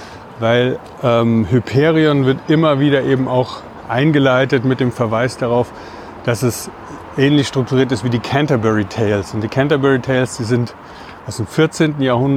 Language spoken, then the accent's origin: German; Spessart, Germany; Für Leute, die halt irgendwie den Spessart so ein bisschen kennen. Ich komme aus der Gegend.